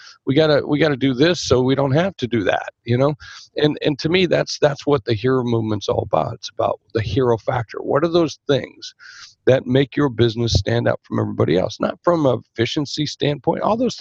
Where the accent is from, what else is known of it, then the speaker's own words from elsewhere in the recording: Sioux Falls, South Dakota, United States; I'm talking about, look, where I'm from in South Dakota. I'm from Sioux Falls, South Dakota.